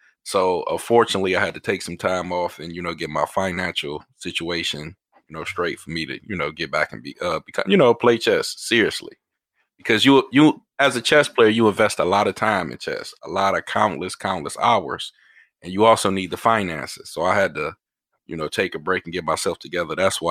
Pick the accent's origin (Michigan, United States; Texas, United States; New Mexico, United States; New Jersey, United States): Michigan, United States; Detroit; So just to give you a background on my history, I grew up in Detroit.